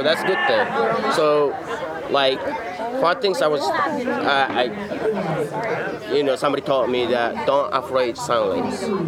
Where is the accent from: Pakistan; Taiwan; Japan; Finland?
Japan; also born or lived in Fresno, United States; I was born and raised in Japan. I just went to school in Fresno.